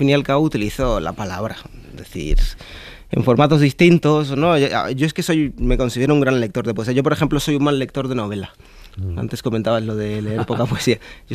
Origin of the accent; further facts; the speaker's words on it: Nicaragua; yo también soy de Nicaragua